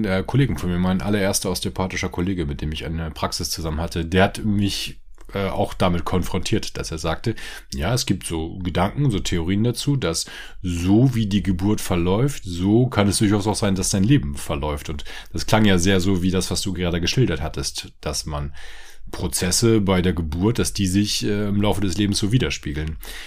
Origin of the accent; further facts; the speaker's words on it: Northern Germany, Germany; für mich als Norddeutscher